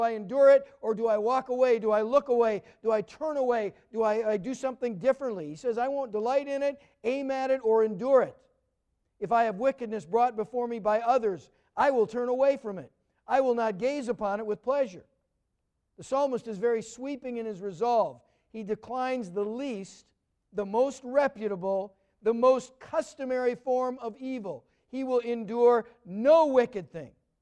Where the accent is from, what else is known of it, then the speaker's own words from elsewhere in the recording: Minnesota, United States; where I grew up in Minnesota, if you went out into any kind of unmaintained field, there would be cockle burrs.